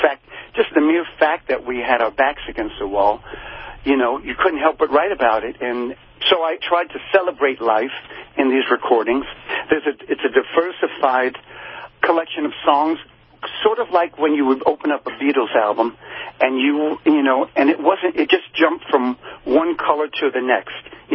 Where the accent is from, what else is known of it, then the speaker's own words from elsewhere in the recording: New York, United States; Well, again, growing up in New York in the 70s, we had a great music program.